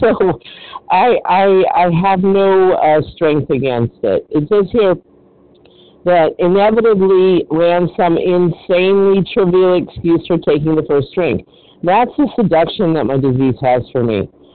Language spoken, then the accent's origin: English; California, United States; I'm from California.